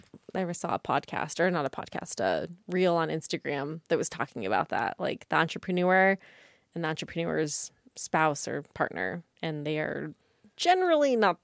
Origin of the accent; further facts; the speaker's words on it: Brush, Colorado, United States; now in Windsor, United States; So, I grew up in Brush, Colorado. Go Beat Diggers. Moved to Fort Collins, spent my time here, and then went on to Windsor when we just wanted to get a bigger house